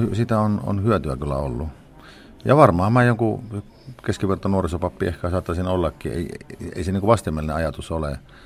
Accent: Jyväskylä, Central Finland, Finland; moved away as an adult; now in Helsinki, Finland; minä muutin opiskelemaan Jyväskylästä Helsinkiin

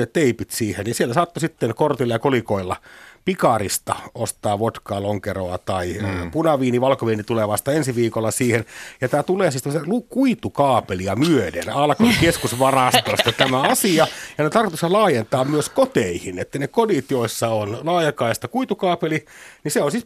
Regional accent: Parikkala, South Karelia, Finland; Muistan kotikuntani Parikkalan Sanomissa oli aikoinaan tämmöinen paikalliseen aiheeseen, eli rajan avautumiseen liittyvä aprillipila.

